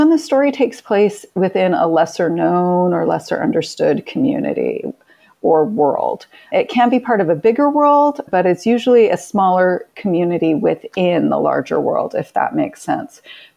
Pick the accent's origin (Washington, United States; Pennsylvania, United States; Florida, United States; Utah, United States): Utah, United States; and I grew up in Utah, which is it's less so now, but growing up, it was a very homogeneous place.